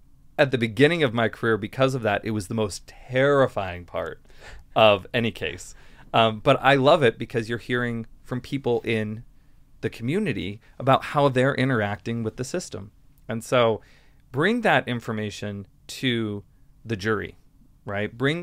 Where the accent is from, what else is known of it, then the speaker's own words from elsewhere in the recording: Butte, Montana, United States; what growing up in Butte helped me learn is the importance of not just hard work, but giving voice to people.